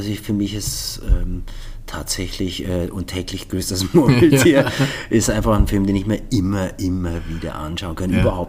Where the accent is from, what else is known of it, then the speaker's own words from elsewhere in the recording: Bavaria, Germany; In Allgäu. Okay. Ja. Also und in Südbayern sozusagen.